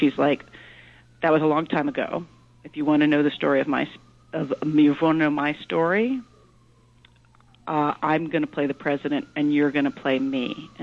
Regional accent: Georgia, United States; Well, I grew up in Georgia, and so I was a kid when Carter was first our governor and been president

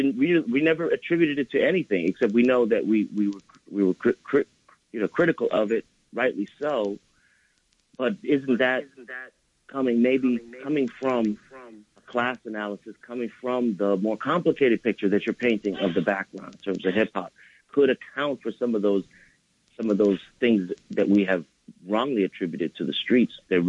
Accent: Boston, Massachusetts, United States; I'm from Boston originally. My dad is from New York

